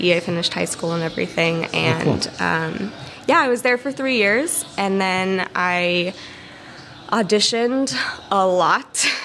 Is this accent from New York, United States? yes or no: yes; New York City, New York, United States; And I was lucky enough that I grew up in New York City, so I saw American Ballet Theater a lot.